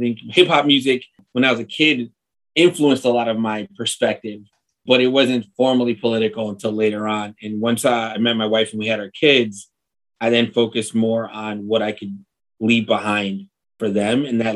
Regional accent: Chicago, Illinois, United States; I born and raised in Chicago, you know, a little bit of a, not the ideal environment growing up. Like, my parents were immigrants.

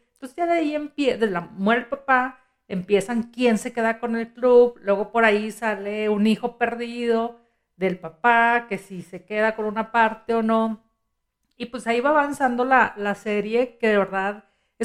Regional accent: Mexico; porque los mexicanos somos, pues, albureros, le buscamos el doble sentido a todo

